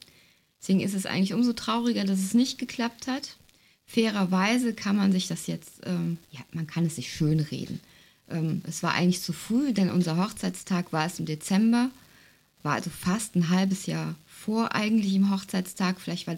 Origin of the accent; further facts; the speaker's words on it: North Rhine-Westphalia, Germany; wir kommen so aus der Jülicher Börde, das liegt zwischen Aachen und Düren, wem das so sagt. Hier ist viel flaches Ackerland, Tagebau.